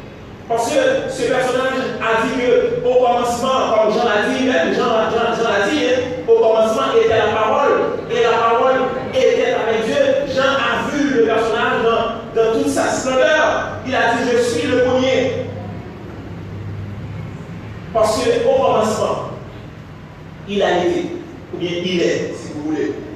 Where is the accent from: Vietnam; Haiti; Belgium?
Haiti; la situation dans laquelle nous vivons aujourd'hui en tant qu'haïtien